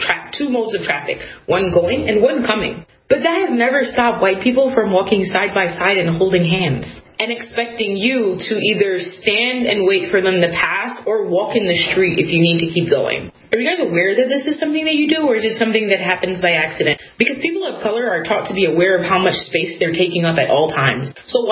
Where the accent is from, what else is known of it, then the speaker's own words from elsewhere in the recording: New York City, New York, United States; I'm from New York City.